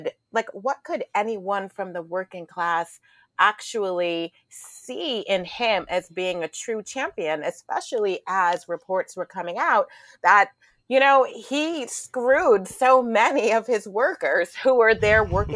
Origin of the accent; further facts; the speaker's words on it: New York, United States; I grew up in New York under the shadow of Trump.